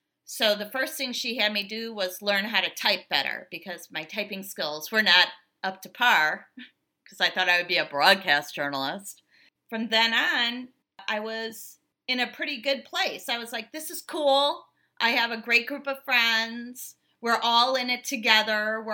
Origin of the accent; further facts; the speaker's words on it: Midwest, United States; and I'm from the Midwest, and I'd be more than happy to run your production office from Chicago.